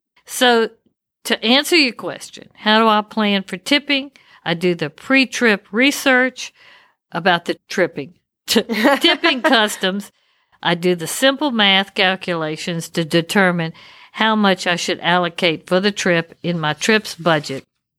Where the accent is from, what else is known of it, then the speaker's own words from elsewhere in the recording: United States; Well, being an American, it's very hard for us to understand or believe that there are countries where you do not tip.